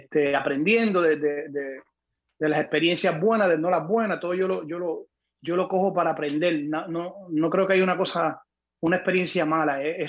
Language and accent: Spanish; Naguabo, Puerto Rico; yo soy de Puerto Rico, del pueblito de Nahuabo, le dicen el pueblo de Chumbao. Es al lado de Humacao. Me crié con mis abuelos hasta los 13 años. Vengo de una familia súper humilde, músico, todo el mundo es músico